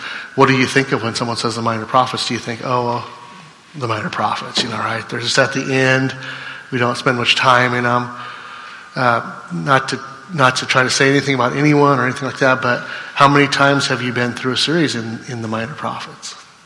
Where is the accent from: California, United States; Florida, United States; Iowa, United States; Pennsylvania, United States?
Iowa, United States; but we're from Iowa.